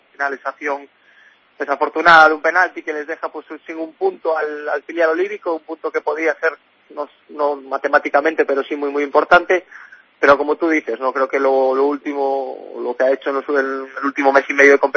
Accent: A Coruña, Galicia, Spain; Bueno, ya sabes cómo somos los de Coruña para eso.

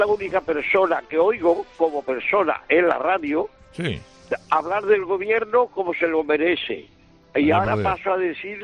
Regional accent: Córdoba, Andalusia, Spain; moved away as an adult; now in Catalonia, Spain; Yo, hasta que tuve 21 años, nací en Córdoba, bautizado en la mezquita de Córdoba.

